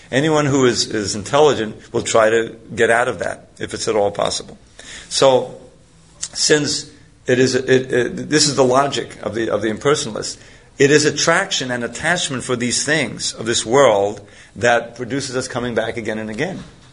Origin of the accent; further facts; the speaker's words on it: New York City, New York, United States; Because I grew up in New York, so sometimes in the summer it gets very hot and muggy in New York City, you know.